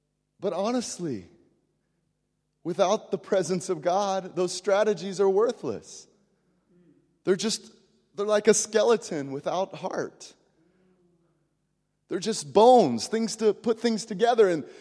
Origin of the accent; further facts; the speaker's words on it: United States; I mean, I'm from America. Similar to the UK, we have programs in the church for everything.